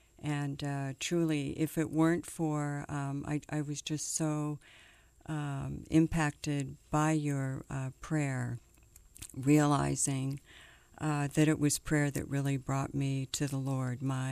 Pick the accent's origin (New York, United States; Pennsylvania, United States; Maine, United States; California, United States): California, United States; Coronado; born there; I was a daughter of a naval officer, and as such, we lived literally around the world. I was born in Coronado, California